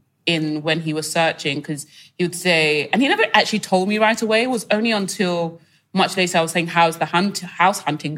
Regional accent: Nigeria; I'm Nigerian, we're Nigerian.

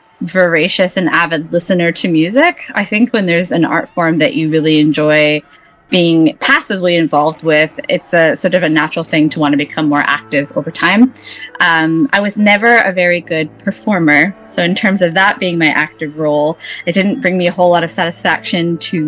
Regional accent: Mount Pearl, Newfoundland and Labrador, Canada; moved away as an adult; also born or lived in St. John's / Toronto; don't normally know the actual city where I'm from, which is called Mount Pearl. But we don't have a hospital there, so technically I was born in St. John's. And I lived there until I was 23

